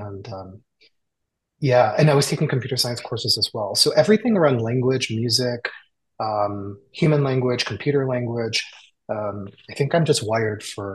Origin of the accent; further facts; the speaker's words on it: Troy, Michigan, United States; also born or lived in Detroit; Oh yeah, I was born in Detroit, Michigan, and I grew up in the Midwest. And I went to middle school, high school in Troy, Michigan, and went to University of Michigan in Ann Arbor